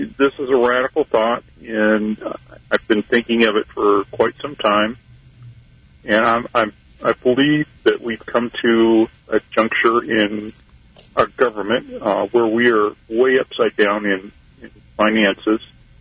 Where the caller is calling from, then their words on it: Independence, United States; I'm calling from Independence